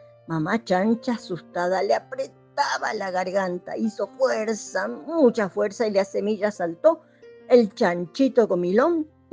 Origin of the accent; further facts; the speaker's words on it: Oberá, Misiones, Argentina; de Oberá y formo parte de AELIJUM, la Asociación de Escritoras para Literatura Infanto-Juvenil de Misiones.